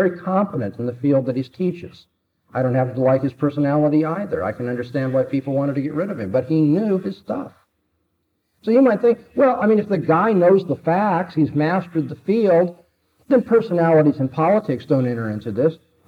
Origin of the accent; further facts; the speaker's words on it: United States; But I am, as an American, of course, appalled